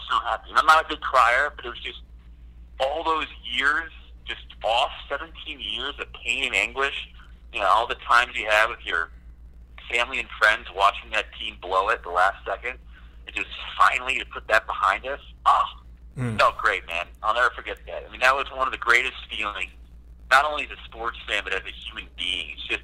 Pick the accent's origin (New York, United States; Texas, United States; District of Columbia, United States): District of Columbia, United States; Washington; You know, I grew up in Washington, D.C.